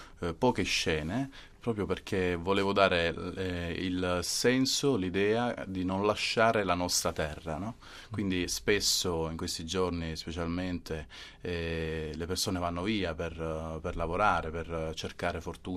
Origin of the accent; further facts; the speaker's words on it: Copertino, Apulia, Italy; Ho voluto girare la prima scena del film a Copertino, che io sono di Copertino